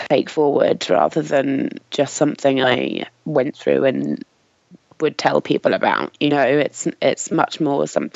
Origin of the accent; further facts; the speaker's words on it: United Kingdom; I'm 36, and for anyone that can't tell, I'm British. I'm a mother of three